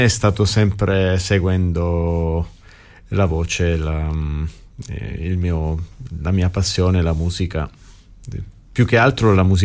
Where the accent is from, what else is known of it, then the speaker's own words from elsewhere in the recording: Haberfield, New South Wales, Australia; sono cresciuto a Haberfield. I miei avevano un negozio di un fruttivendolo, Frank's Fruit Market.